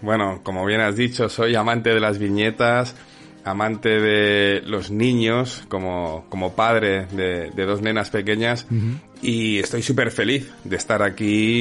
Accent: Spain; siendo un niño español en los 80

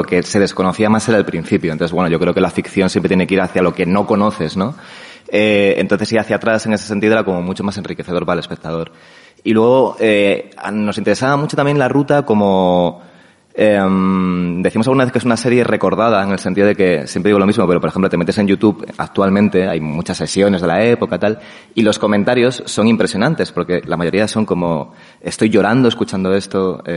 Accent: Community of Madrid, Spain; De hecho, para mí, como madrileño

